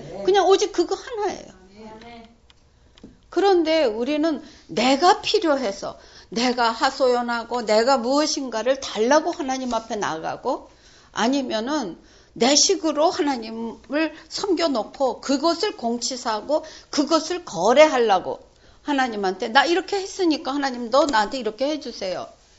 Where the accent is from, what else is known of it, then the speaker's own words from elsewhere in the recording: South Korea; now in Japan; 제가 또 한국 사람으로서의 어떤 고집이라 그럴까